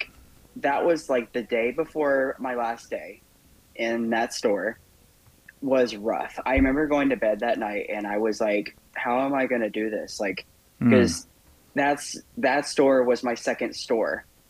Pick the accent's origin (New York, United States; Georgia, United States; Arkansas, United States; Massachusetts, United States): Georgia, United States; now in Chicago, United States; I am originally from the South. I originally grew up in Southeast Georgia. I was about 30 minutes north of Jacksonville, Florida.